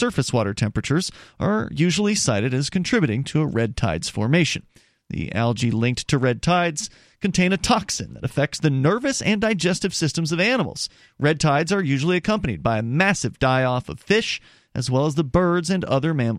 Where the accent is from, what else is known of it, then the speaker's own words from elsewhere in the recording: Florida, United States; Even though you and I grew up in Florida, we didn't really even know that apparently some of these red tides can actually color the water red.